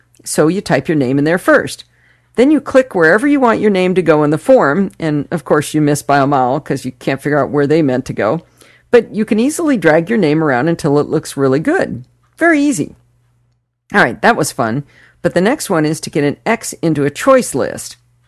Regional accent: Michigan, United States; I'm from Michigan. That proves he's cool. Of course, we were kind of a Michigan State kind of a family

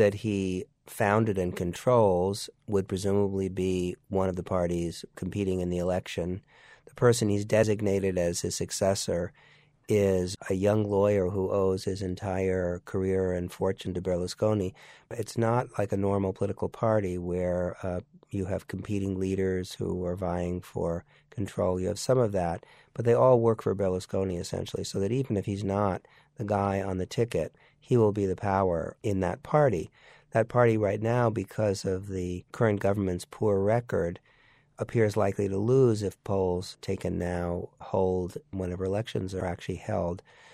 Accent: United States; I remember as an American observer to this scene

